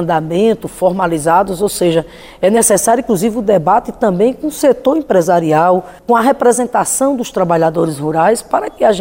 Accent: Paraíba, Brazil; born there; now in Rio Grande do Norte, Brazil; eu sou uma migrante, eu nasci na Paraíba, lá no Curimataú paraibano, Seridó paraibano, e migrei para o Rio Grande do Norte, que generosamente me adotou.

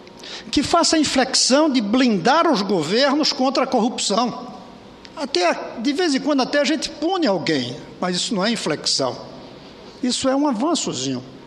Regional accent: Brazil; Eu vou sentir falta como brasileiro

